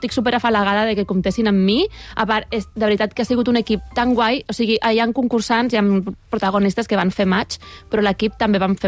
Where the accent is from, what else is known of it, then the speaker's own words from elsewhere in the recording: Lleida, Catalonia, Spain; accent: Lleida Catalan; poder parlar català i català de Lleida, més, que és que estic molt orgullosa del meu català. Se'm nota l'accent, no? No se'm ha enganxat molt a Barcelona, no?